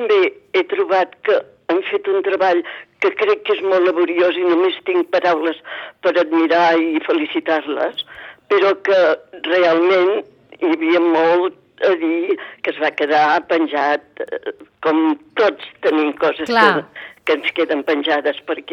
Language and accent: Catalan; Sitges, Catalonia, Spain; now in Vilanova i la Geltrú, Spain; el fet que jo visqui a Vilanova, siguent sitgetana de Soc i d'Arrel